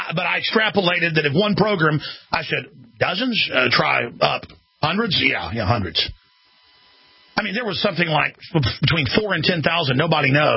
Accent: Texas, United States

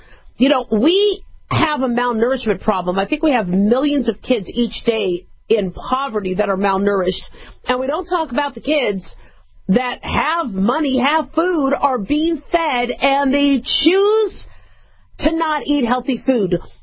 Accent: Phoenix, Arizona, United States; I grew up in Phoenix, and so in the Maricopa County School District, they had to do Mulligan Stew.

